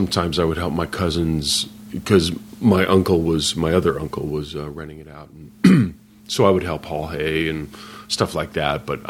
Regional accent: Idaho, United States; also born or lived in Inland Empire, United States; I grew up in Idaho. Okay. In fact, we moved to Idaho from the Inland Empire in the 60s.

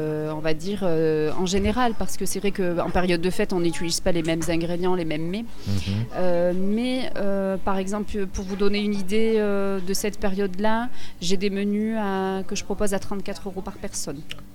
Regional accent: Aurillac, Auvergne-Rhône-Alpes, France; Alors oui, je suis du Cantal, je suis d'Aurillac.

